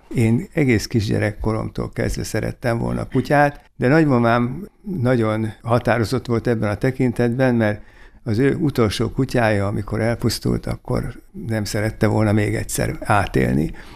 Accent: Kiskunfélegyháza, Bács-Kiskun, Hungary; born there; Kiskunfélegyházán születtem.

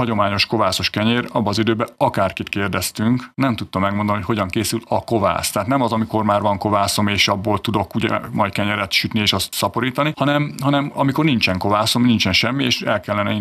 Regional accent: Kiskunhalas, Bács-Kiskun, Hungary; Tehát ugye én is azért kiskunhalasi vagyok, nagyszüleimnél először ugye Tanyán sokat gyerekeskedtem, utána mi is kiköltöztünk szüleimmel is már Tanyára.

